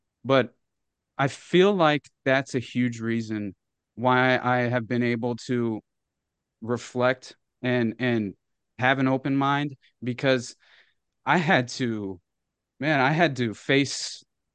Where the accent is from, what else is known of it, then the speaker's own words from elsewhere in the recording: Arkansas, United States; Since I was a child, right, I had like a dream of because I grew up in Northwest Arkansas on a 35-acre farm.